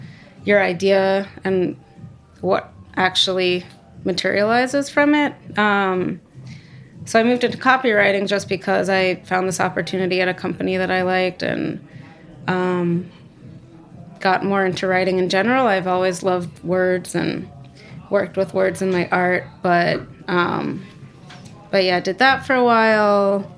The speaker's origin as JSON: {"language": "English", "region": "Vermont", "country": "United States", "tie": "born or raised there", "said": "I was born and raised in Vermont, small town. My parents are both New Yorkers."}